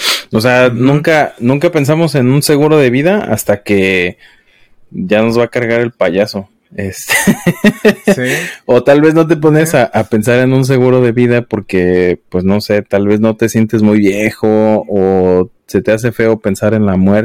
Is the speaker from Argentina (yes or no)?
no; Mexico; por lo menos yo que soy de México